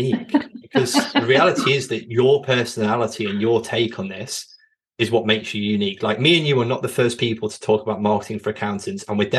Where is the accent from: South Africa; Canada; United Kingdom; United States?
United Kingdom; Chesterfield, East Midlands; I'm from Chesterfield, so London's not my strong suit.